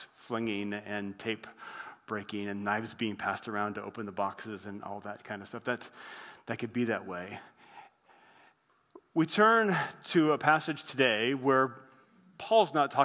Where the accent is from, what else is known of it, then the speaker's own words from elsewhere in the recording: Midwest, United States; The way that we did Christmas gifts growing up, we always got to open one gift Christmas Eve after we came home from Christmas Eve service. And it was in the Midwest